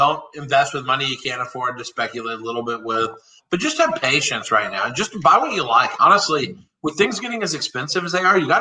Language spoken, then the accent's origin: English; Texas, United States; I'm from Texas. Hard food doesn't suck. I know this isn't Texas.